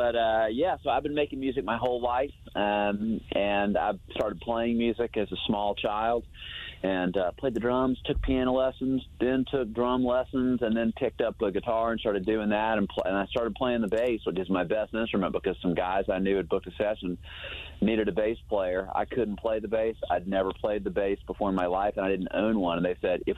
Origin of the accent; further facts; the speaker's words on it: Atlanta, Georgia, United States; I grew up in Atlanta